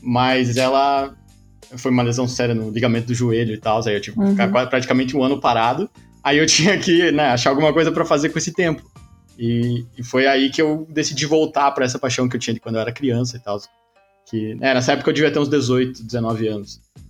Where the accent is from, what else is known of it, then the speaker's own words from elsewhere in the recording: Paraná, Brazil; eu sou do interior do Paraná, né?